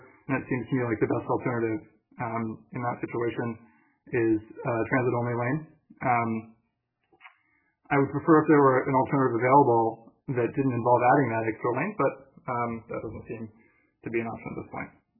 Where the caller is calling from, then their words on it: Davis, California, United States; I'm calling in from Davis.